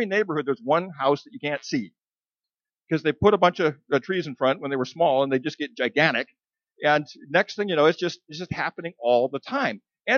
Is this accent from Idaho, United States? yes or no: yes; Idaho, United States; I remember growing up in Idaho, where I actually grew up with a stimulation deficit. There was nothing happening up there.